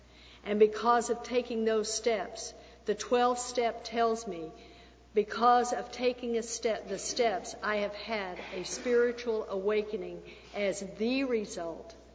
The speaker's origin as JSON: {"language": "English", "region": "Texas", "country": "United States", "tie": "born or raised there", "said": "I was born and raised in Texas, and we puff up."}